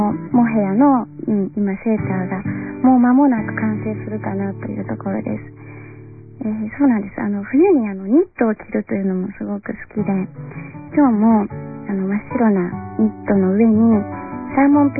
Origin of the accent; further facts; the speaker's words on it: Oita, Japan; きっと九州の出身なんです。大分県出身なんですけど、雪はねほんの少ししか降らないんです。